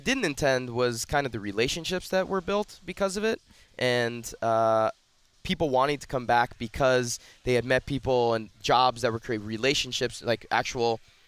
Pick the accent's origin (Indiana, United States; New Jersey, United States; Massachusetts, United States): New Jersey, United States; moved away as an adult; also born or lived in California; I grew up in New Jersey, just outside of the city, and I was fortunate enough to get a scholarship to Stanford University, so I moved out west for college.